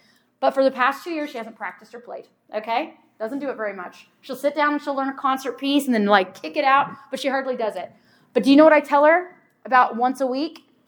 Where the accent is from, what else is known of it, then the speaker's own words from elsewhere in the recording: Tornado Alley, United States; I'm from Tornado Alley.